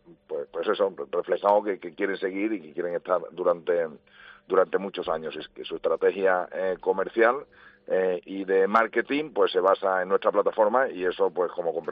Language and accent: Spanish; Spain; las dos fundadores que somos españoles